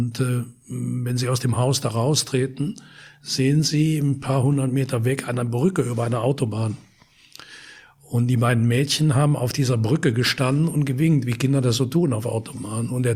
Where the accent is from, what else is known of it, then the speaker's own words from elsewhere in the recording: Wallonia, Belgium; diesen beiden Kindern aus dem Ort Grasse-Hologne. Das ist ein Vorort von Lüttich, nicht weit weg von meiner Heimat.